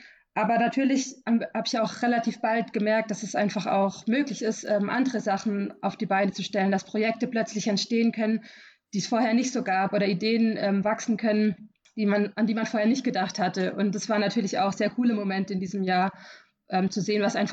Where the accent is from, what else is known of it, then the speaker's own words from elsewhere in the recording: Bavaria, Germany; Bin gerade zu Hause bei meinen Eltern und habe Urlaub und genieße die Zeit im Allgäu.